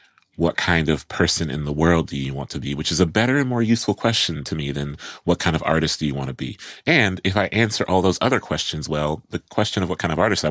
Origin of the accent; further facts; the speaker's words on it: Columbus, Ohio, United States; because when I'm in my hometown, when I'm in Columbus, I'm reminded that, you know, I don't know if I was bad then.